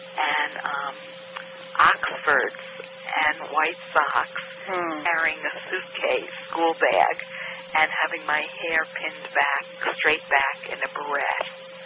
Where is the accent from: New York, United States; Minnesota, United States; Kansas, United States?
New York, United States; Brooklyn; born there; I was born in Brooklyn, New York.